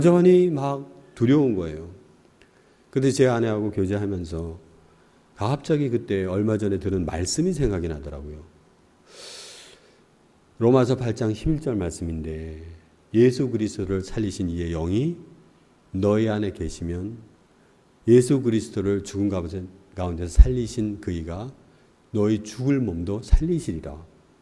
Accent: South Korea; 사실 저도 이제 한국 사람이니까 법을 좀잘안 지키는 그런 편에 속합니다.

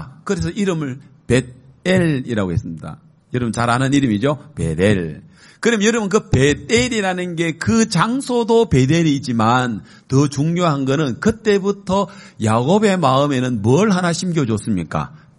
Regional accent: South Korea; 한국에서 왔다는 것 때문에 그분들이 부러워하고 한국 사람이 왔다는 것 때문에 관심을 가지고 그래요.

